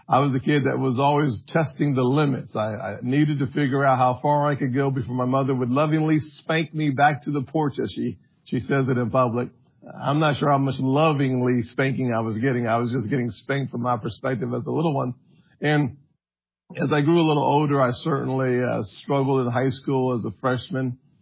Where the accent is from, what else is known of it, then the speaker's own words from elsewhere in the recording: North Charleston, South Carolina, United States; I'm a kid from North Charleston, born and raised in poverty, single-parent household.